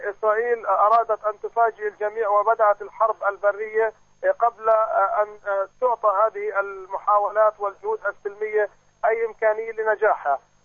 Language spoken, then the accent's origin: Arabic; Palestine; لم يكن مفاجئا لنا كفلسطينيين